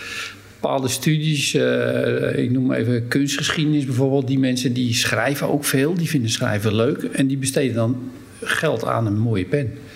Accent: Hem, North Holland, Netherlands; mijn ouders hadden toen de tijd in een heel klein plaatsje in Hem. Ja, vlakbij Venhuizen, misschien iets bekender. Daar ben ik ook geboren in Hem.

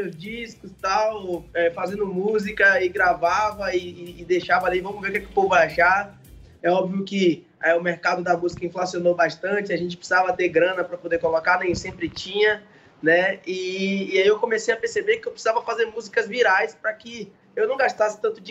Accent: Bahia, Brazil; pra quem não sabe, eu sou baiano, né? E aqui na Bahia, né?

